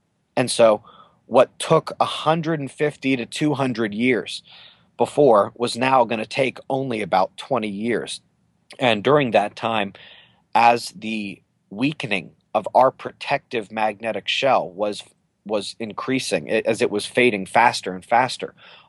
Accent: Pittsburgh, Pennsylvania, United States; Yeah, I wish I could say I followed football as much as I used to, especially because I'm from Pittsburgh.

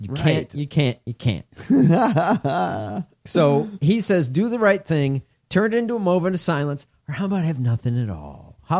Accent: Illinois, United States; This is in my home state.

